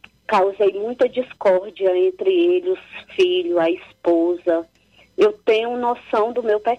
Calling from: Fortaleza, Ceará, Brazil; De algum lugar de Fortaleza.

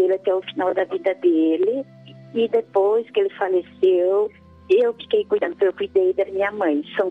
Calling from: Paraná, Brazil; Do Paraná.

